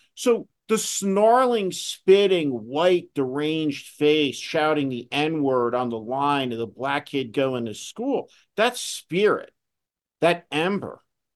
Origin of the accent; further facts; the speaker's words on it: New Jersey, United States; Because I am a Northerner. I'm from New Jersey.